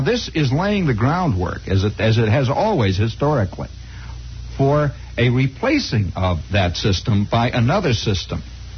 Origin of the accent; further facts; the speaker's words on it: United States; Another thing I'm fascinated, too, by, as an American